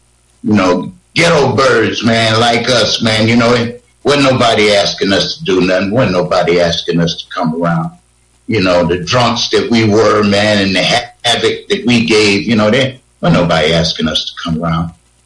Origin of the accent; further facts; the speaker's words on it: Akron, Ohio, United States; I grew up in Akron, on the west side of Akron, you know, and my ghetto wasn't no harder than nobody else's